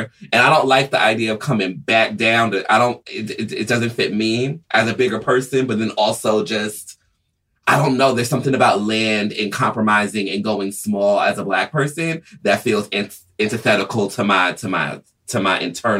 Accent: Atlanta, Georgia, United States; Like, I grew up in Atlanta, and knowing that most of the rentals are being used for Airbnbs now

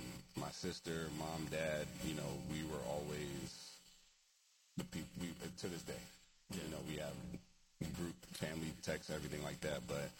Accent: Clinton, Maryland, United States; also born or lived in Germany; Born and raised in Maryland, Clinton, Maryland. Born and raised.

